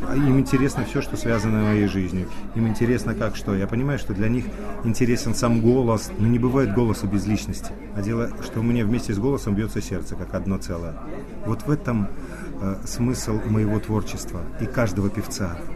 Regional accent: Belarus; born there; also born or lived in Russia / Italy; Родился в Беларуси, получал первое образование музыкальное там, далее в России, высшее образование получал в Нижегородской консерватории, потом жил в Санкт-Петербурге

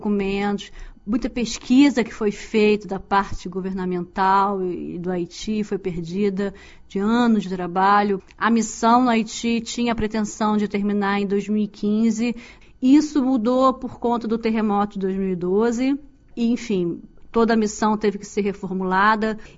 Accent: Niterói, Rio de Janeiro, Brazil; now in China; Pois é, eu nasci no Rio, na verdade nasci numa cidade chamada Niterói, que é perto do Rio de Janeiro, uma cidade de 500 mil habitantes, estudei lá e fiz faculdade lá também

